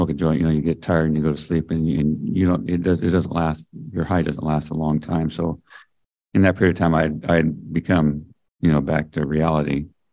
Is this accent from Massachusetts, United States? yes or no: no; Tillamook, Oregon, United States; I grew up in Tillamook.